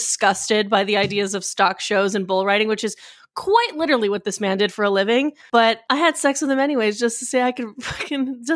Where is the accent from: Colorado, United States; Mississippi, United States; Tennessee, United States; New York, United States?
Colorado, United States; Every time I'm like, oh yeah, I'm from Colorado